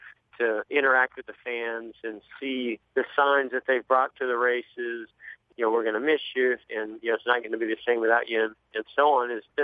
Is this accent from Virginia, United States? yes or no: no; California, United States; I wasn't from North Carolina or the Southeast. I came from California, came through the open wheel ranks.